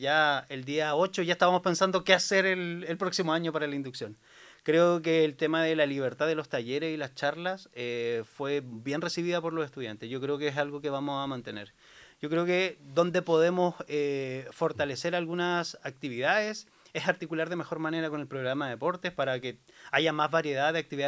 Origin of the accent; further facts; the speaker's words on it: Puente Alto, Santiago Metropolitan Region, Chile; now in Osorno, Chile; Soy de la comuna de Puente Alto. Estudié educación física un año en Santiago. Luego hice la transferencia de carrera y estoy acá ya del 2009.